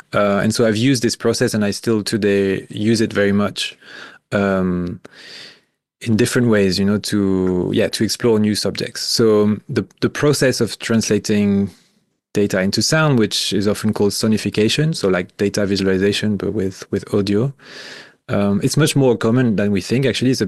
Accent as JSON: {"language": "English", "country": "France", "tie": "born or raised there", "second_language": "English", "said": "the culture that relates to sound and to being an artist was really different from where I grew up in France"}